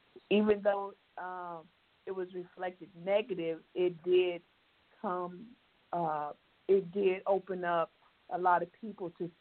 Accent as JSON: {"language": "English", "town": "Morrison", "region": "Arkansas", "country": "United States", "tie": "born there", "said": "I was born in Morrison, Arkansas, and I didn't really know anything about Black Wall Street."}